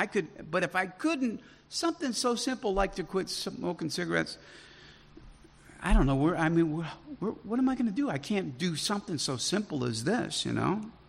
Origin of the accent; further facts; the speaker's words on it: Chicago, Illinois, United States; I'm from Chicago, man. I don't trust anybody, you know.